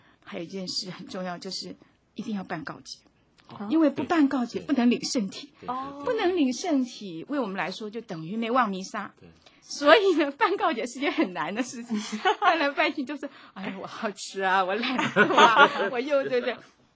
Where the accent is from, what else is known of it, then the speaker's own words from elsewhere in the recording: Taipei, Taiwan; also born or lived in Dadu, Taichung, Taiwan; 我记得我小的时候，我是在台中县大肚乡出生的